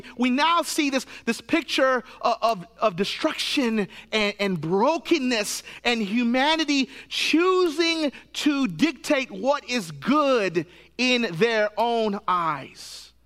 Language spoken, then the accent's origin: English; Tennessee, United States; But because we lived in Tennessee, I grew up in Middle Tennessee, you know, there's this weird belief that winter doesn't come to the South.